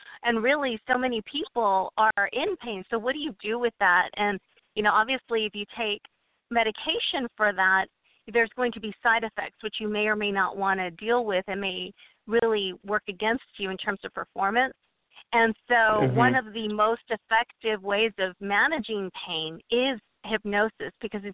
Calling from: Houston, Texas, United States; I'm calling in from Houston.

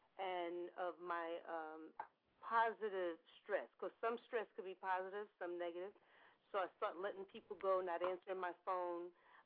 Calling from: Brooklyn, New York, United States; I'm calling from Brooklyn.

